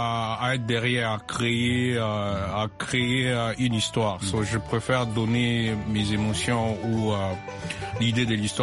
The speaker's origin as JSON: {"language": "French", "town": "Lubumbashi", "region": "Haut-Katanga", "country": "DR Congo", "said": "Ouais, je suis Congolais."}